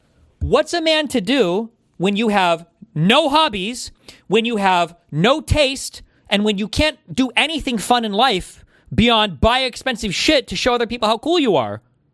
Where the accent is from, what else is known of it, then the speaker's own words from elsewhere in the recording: New York City, New York, United States; I'm a New Yorker.